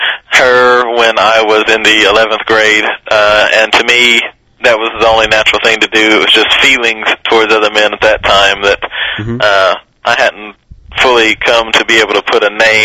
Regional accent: Mississippi, United States; also born or lived in Memphis, Tennessee; I was born in Memphis, Tennessee, where I'm currently living, but I moved about 2 years after I was born. I moved to North Mississippi, where I was raised until the time that I decided to join the military.

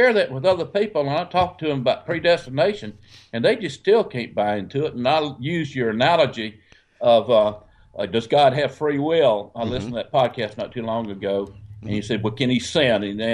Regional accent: Albany, Georgia, United States; I'm a podcast listener. I'm from Albany, Georgia.

